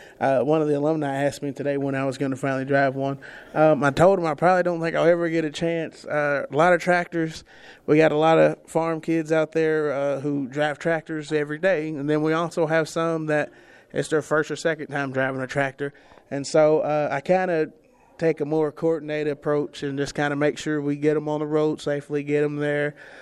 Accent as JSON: {"language": "English", "region": "Kentucky", "country": "United States", "tie": "born or raised there", "said": "Yeah, I grew up in Trigg County and went through the Trigg County FFA program with Jody P. Poole and Karen Nocox."}